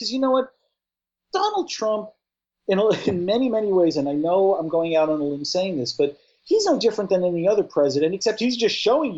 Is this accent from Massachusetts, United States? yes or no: no; New York, United States; He's from New York. We're from New York. We've lived with this fucking guy for over 30-plus years.